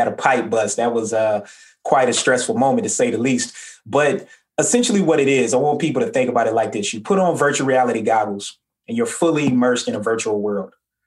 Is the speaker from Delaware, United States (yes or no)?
no; Atlanta, Georgia, United States; But despite all that, what stands out to me is growing up in Atlanta and not only being just nomadic. My mom and I think we moved 13 or 14 times on my 18th birthday.